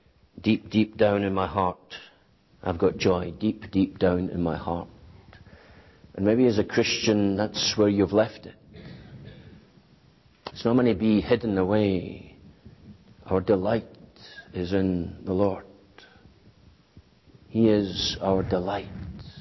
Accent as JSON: {"language": "English", "region": "Scotland", "country": "United Kingdom", "tie": "born there", "said": "I was born in Scotland."}